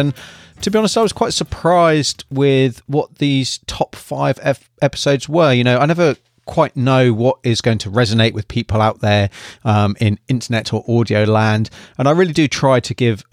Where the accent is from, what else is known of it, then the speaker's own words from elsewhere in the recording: United Kingdom; now in New Zealand; living in the wonderful Aotearoa, New Zealand, originally from the UK, as you can probably tell by my accent.